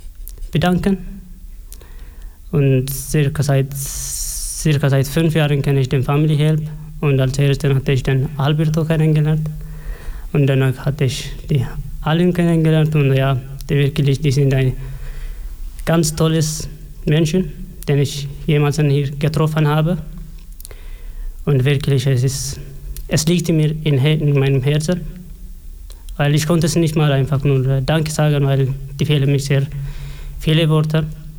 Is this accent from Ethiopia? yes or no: yes; Robe, Oromia, Ethiopia; ich bin in der Stadt geboren und dorthin aufgewachsen. Den heißt Balerobe. Mhm. Aber ich bin etwa 17 Kilometer entfernt von Balerobe.